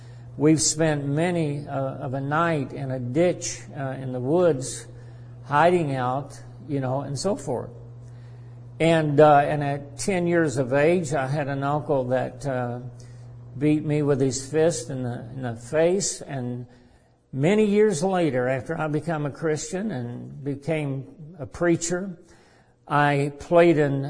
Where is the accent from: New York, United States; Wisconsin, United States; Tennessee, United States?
Tennessee, United States; also born or lived in Elyria, Ohio / Los Angeles, California; My childhood, I was born in Elyria, Ohio. At 3 years of age, moved to Los Angeles, California. And at 4 years of age, moved to Tennessee. It's where I and my brother grew up. I grew up on a farm, a small farm, 50 acres